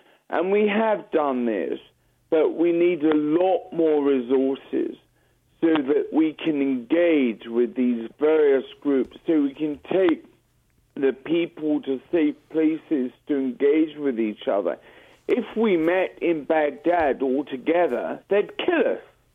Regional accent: London, United Kingdom; now in Iraq; I'm a Londoner living in Iraq

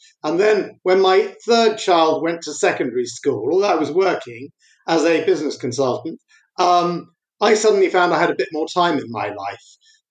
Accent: Wembley, London, United Kingdom; being born and brought up in Wembley, one of the first parts of London to experience very rapid demographic and ethnic change, which I observed growing up in the 60s and 70s and 80s.

